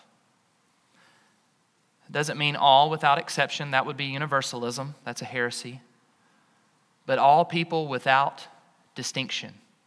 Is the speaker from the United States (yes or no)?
yes; Greensboro, Alabama, United States; I'm from Greensboro, Alabama, and I grew up on a dairy farm.